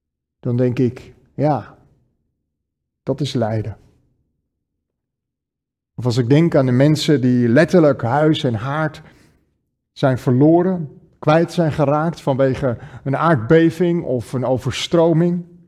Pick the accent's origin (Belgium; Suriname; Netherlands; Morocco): Netherlands; dat klagen waar wij als Nederlanders zo ontzettend in uitblinken.